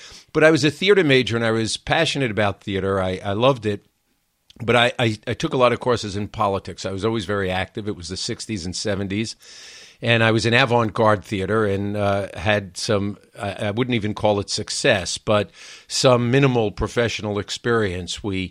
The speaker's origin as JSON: {"language": "English", "town": "New York City", "region": "New York", "country": "United States", "tie": "born or raised there", "said": "I grew up in Queens, in New York City, one of the outer boroughs."}